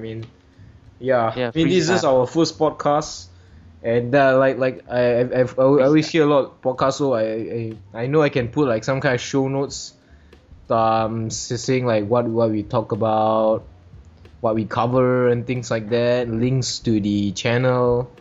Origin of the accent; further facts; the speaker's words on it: Malaysia; Because we are Malaysian, we are special, so we're